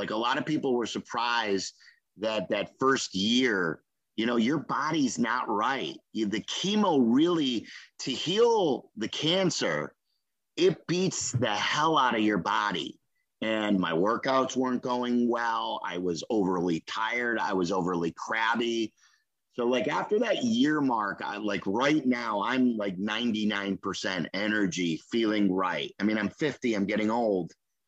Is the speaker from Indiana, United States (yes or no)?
no; Skokie, Illinois, United States; I was a punk growing up in Skokie.